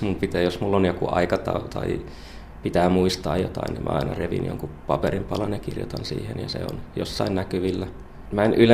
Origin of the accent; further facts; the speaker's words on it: Nakkila, Satakunta, Finland; Mä oon kotoisin Nakkilasta.